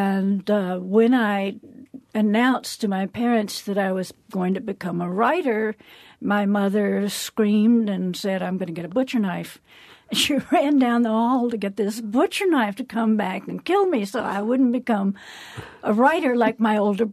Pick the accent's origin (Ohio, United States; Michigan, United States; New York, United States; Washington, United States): New York, United States; Ithaca; also born or lived in Baton Rouge, Louisiana; I was born in Baton Rouge. And then in Ithaca, where we had childhood, they had somebody else.